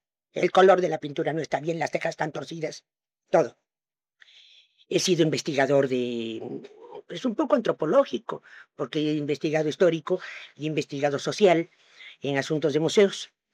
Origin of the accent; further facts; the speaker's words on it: Mexico City, Mexico; born there; also born or lived in Veracruz; En el Distrito Federal, en la colonia Cuauhtémoc, en la clínica del doctor Barnés, a media cuadra del Ángel de la Independencia.